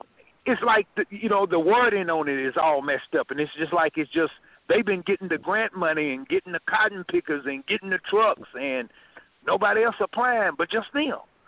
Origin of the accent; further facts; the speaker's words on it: Tennessee, United States; I was raised in Tennessee on a tobacco farm.